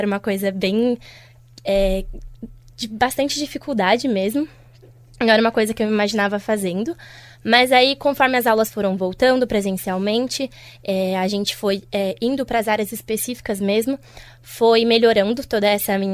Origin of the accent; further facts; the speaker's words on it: Taubaté, São Paulo, Brazil; moved away as an adult; now in Londrina, Brazil; tenho 22 anos, não sou de Londrina também, eu vim bem de longe, do interior de São Paulo, chama Taubaté, minha cidade.